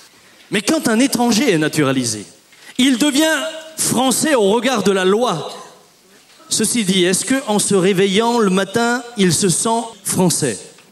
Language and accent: French; France; born there; Je suis né en France et je suis français. D'ailleurs, je bénis Dieu d'être né dans ce pays.